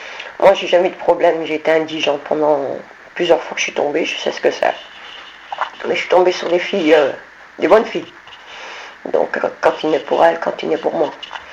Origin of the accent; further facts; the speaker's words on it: Saint-Étienne, Auvergne-Rhône-Alpes, France; Bon, j'ai 48 ans, je suis stéphanoise